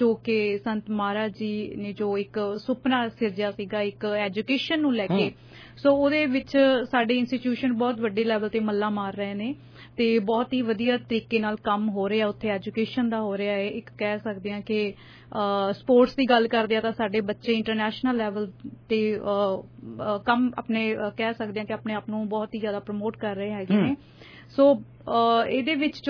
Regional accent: Malerkotla, Punjab, India; ਮੈਂ ਮਲੇਰਕੋਟਲਾ ਸਿਟੀ ਤੋਂ ਬਿਲੋਂਗ ਕਰਦੀ ਹਾਂ ਜੀ

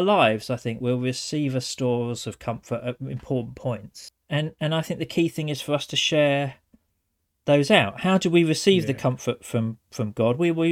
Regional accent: England, United Kingdom; One, just I'm English and you have it built into the DNA.

